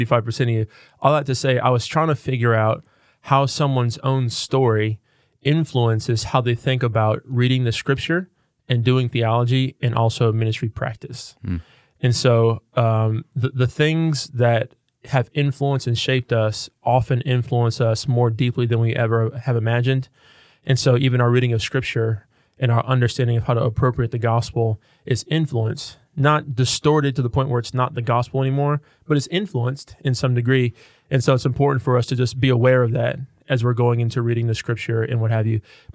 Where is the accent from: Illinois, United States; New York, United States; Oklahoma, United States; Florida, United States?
Illinois, United States; Chicago; So I was born in Chicago, grew up on the south side, 102nd Street between State Street and Michigan Avenue, and Roseland, for those of you who know Chicagoland really well, especially the south side